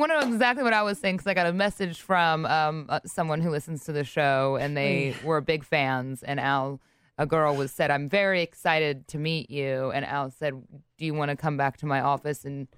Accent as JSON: {"language": "English", "region": "Ohio", "country": "United States", "tie": "born or raised there", "said": "I grew up in Ohio and went to college there, and then this job brought me here as well."}